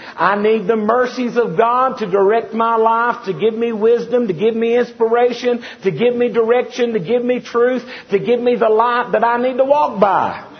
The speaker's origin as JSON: {"language": "English", "region": "Tennessee", "country": "United States", "said": "You know, we're from Tennessee. You know where Tennessee is? Nashville."}